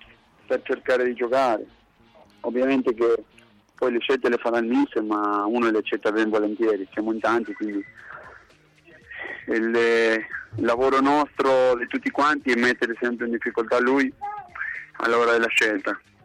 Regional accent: Argentina; Come argentino sono tifoso del San Lorenzo

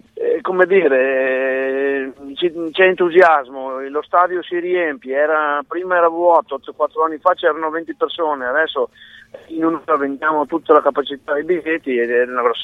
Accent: Castelfranco Veneto, Veneto, Italy; born there; Io sono nato a Castelfranco Veneto e sono arrivato a Materica comprando la Fidea nel 1998 con la mia famiglia

